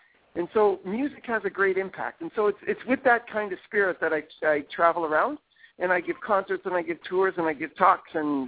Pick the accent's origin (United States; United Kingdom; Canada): Canada; moved away; I'm originally from Canada, and I moved to this beautiful country in 1997.